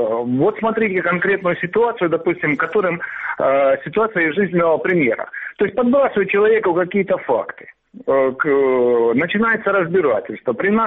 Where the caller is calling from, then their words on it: Sievierodonetsk, Luhansk Oblast, Ukraine; Я звоню из города Северодонецк.